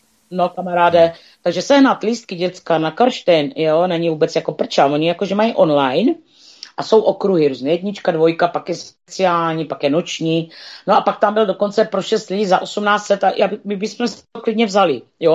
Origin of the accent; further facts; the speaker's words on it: Moravia, Czechia; My vždycky, když jsme řekli s Pájou, že jsme z Moravy